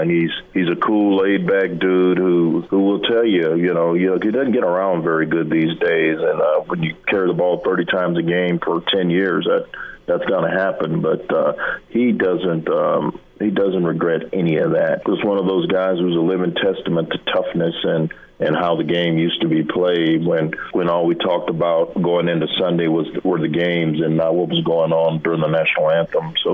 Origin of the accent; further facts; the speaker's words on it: Tyler, Texas, United States; I'm in my hometown of Tyler. The weather's great because I'm indoors. That's the only time it can be great in East Texas.